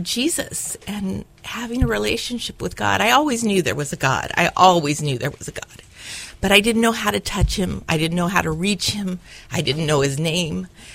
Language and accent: English; Los Altos, California, United States; I grew up in the Bay Area in a little town called Los Altos, California.